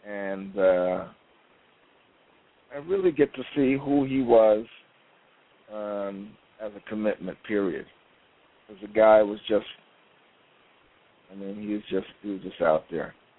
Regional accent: New York, United States; from New York.

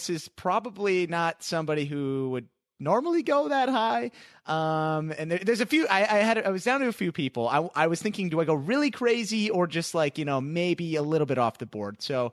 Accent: Canada; Just as a Canadian here, who's like very ignorant

